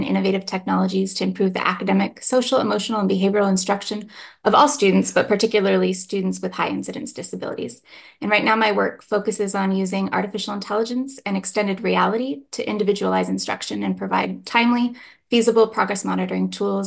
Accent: United States; I know I'm from the Navajo Reservation, and we don't do eye contact when we're trying to build respect with someone

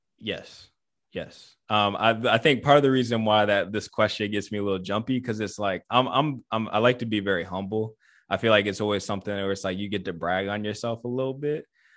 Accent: Louisiana, United States; born there; also born or lived in Illinois / Michigan; now in North Carolina, United States; like I was born in Louisiana, been in Illinois, been in Michigan, now North Carolina

